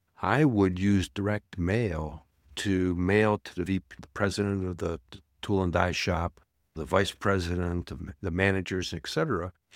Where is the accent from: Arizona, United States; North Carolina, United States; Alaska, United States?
Arizona, United States; Yeah, so you're from Oregon. I'm from Arizona.